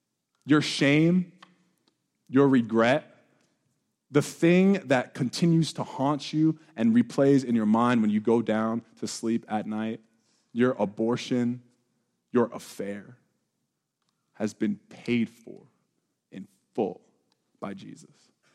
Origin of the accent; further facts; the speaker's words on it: Nebraska, United States; We're from Nebraska, right? Like we're corn huskers, you know?